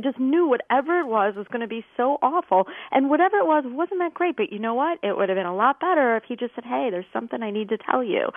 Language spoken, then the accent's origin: English; Midwest, United States